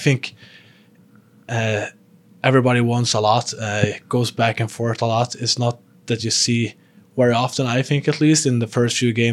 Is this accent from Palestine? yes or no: no; Sweden; I came from still living with my parents back home in Sweden. Still living in my hometown in my where I lived my whole life